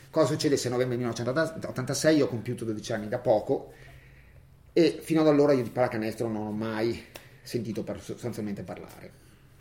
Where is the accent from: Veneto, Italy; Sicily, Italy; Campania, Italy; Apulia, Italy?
Veneto, Italy; Belluno; perché io torno a Belluno, che è la mia città d'origine, torno a Ponte nelle Alpi